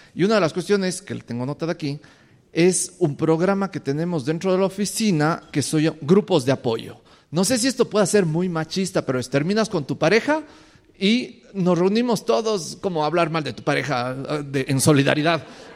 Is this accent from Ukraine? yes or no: no; Ecuador; de Ecuador.